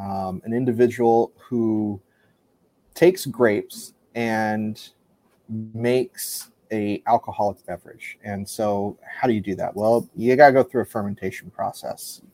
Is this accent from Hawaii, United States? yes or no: no; California, United States; I grew up in California and I went to Napa Valley for my 21st birthday.